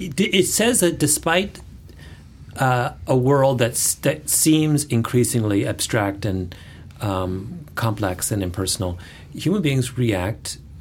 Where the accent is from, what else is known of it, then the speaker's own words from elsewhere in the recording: Canada; I'm Canadian and was taught the story of Paul Revere from the English perspective.